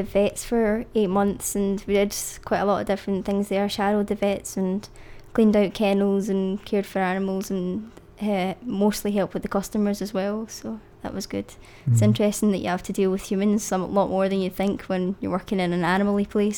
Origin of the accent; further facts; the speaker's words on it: Scotland, United Kingdom; I'm from Silcoats as well, but I went to Dykesmans Primary School and I'm now in fifth year at Ardrossan Academy.